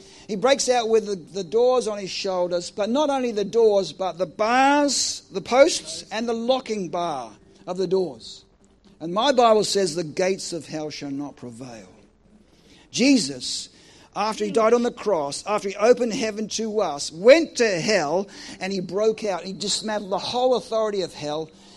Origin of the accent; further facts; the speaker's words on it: Australia; Because it's like a boomerang and I'm Australian.